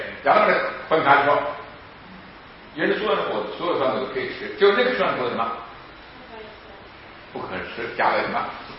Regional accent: China; 所以这就是我们中国人所谓的算命啊

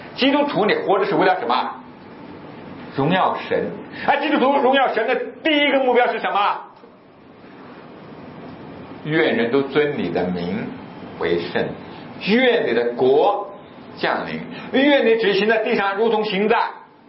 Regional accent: Jiangsu, China; 原来我老家在苏北那里

